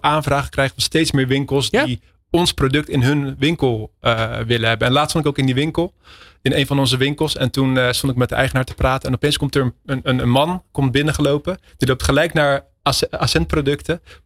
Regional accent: Rotterdam, South Holland, Netherlands; We zijn Rotterdammers, we willen niet al dat soort zweverige namen van parfum hebben.

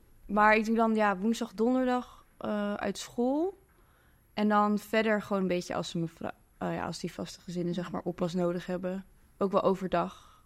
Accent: The Hague, South Holland, Netherlands; now in Amsterdam, Netherlands; Ik kom uit Den Haag en daar pas ik al veel op. En toen ging ik naar Amsterdam

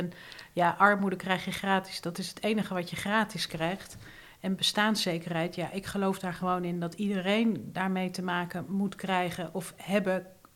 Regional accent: Rotterdam, South Holland, Netherlands; born there; In het geweldige Rotterdam, waar ik geboren ben.

